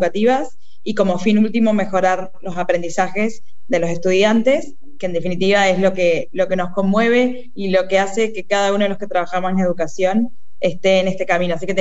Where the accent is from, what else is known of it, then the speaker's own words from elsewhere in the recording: Argentina; así que hay mucho honor como argentinos